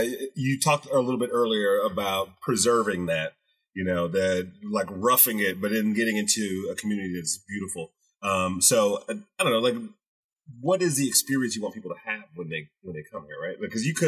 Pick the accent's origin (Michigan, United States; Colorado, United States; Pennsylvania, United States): Michigan, United States; Detroit; I grew up in Detroit.